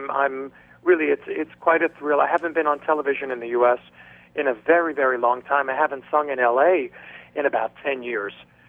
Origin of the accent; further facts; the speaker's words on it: New York City, New York, United States; course, my memories of New York are extremely good. And, of course, I was born there, you know, so it's my hometown.